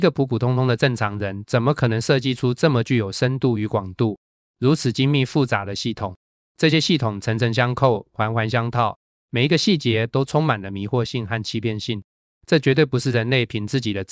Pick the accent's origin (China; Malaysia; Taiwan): China; 我们中国人不是说人心生一念，天地尽皆知